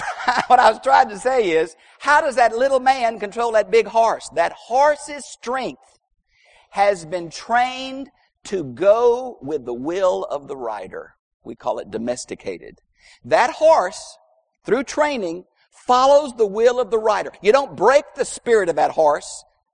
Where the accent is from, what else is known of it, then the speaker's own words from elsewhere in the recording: Houston, Texas, United States; Well, I'm from Houston. I don't know horses.